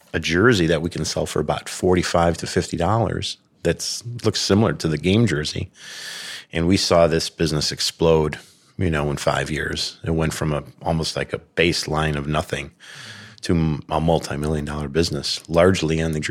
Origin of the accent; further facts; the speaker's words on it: Chicago, Illinois, United States; accent: Chicago; Jerry was great. He was a fellow Chicagoan, so as soon as he heard my accent, he's like, I think we're going to get along. You know, I think us Chicago guys kind of get this.